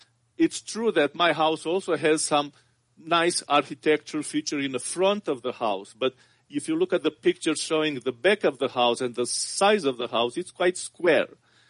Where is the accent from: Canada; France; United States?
Canada; being Canadian and not fully U.S. residents yet.